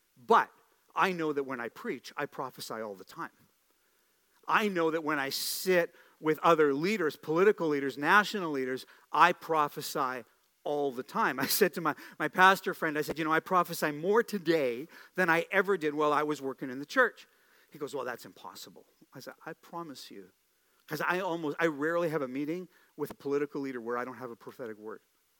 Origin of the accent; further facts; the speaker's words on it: New York, United States; accent: New York; I almost went into my New York accent there, right?